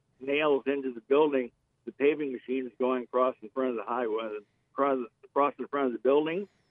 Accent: North Pole, Alaska, United States; Hey, when they built the new Santa Claus house, I grew up in North Pole

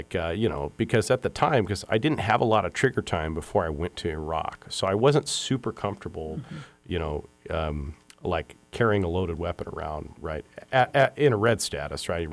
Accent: Seattle, Washington, United States; I grew up in Seattle, so the only time I ever fired a rifle was in basic training, you know.

